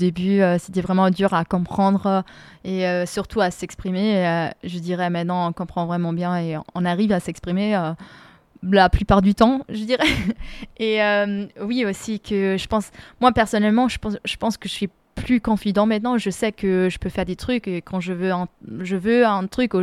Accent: Freiburg, Baden-Württemberg, Germany; French is a second language; en fait, je viens de Fribourg, du coup, je suis déjà allée plusieurs fois en France

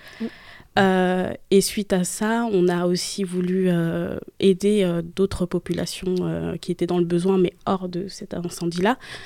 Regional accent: France; nous, on vient avec nos airs d'Européens qui avons grandi en France

